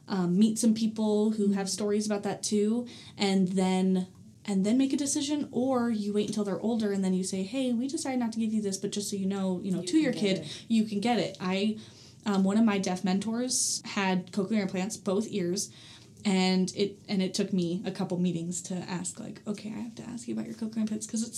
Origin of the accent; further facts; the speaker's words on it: Las Vegas, Nevada, United States; also born or lived in Tucson; I grew up in Vegas.